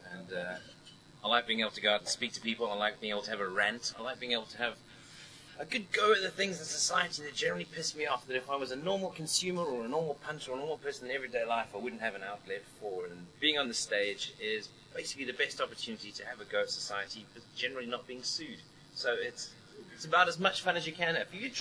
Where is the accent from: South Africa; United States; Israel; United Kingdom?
South Africa; moved away as an adult; I grew up in South Africa. I grew up in a time when apartheid was there, where it wasn't a pleasant place to be.